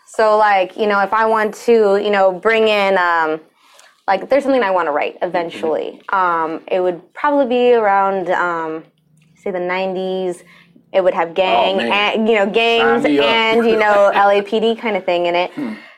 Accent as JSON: {"language": "English", "country": "United States", "said": "I'm an American, okay? I may be brown, but I am an American."}